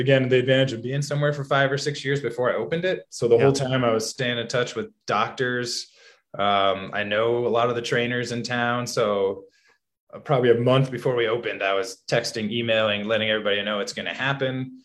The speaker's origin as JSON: {"language": "English", "region": "Wisconsin", "country": "United States", "said": "Or like, God, the Badgers suck this year. I'm originally from Wisconsin."}